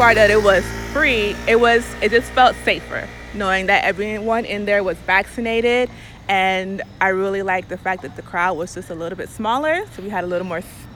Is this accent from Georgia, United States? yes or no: yes; Lawrenceville, Georgia, United States; I'm originally from Lawrenceville, Georgia. I teach dance at a high school in Lower Manhattan.